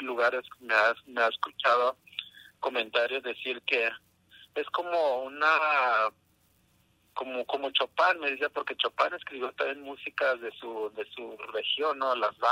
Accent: Mexico; yo solo era un músico folclórico, como mexicano

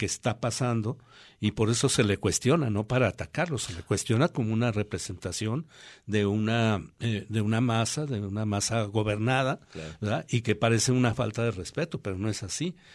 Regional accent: Jalisco, Mexico; los chilangos piensan que allá está todo, así también somos los tapatíos

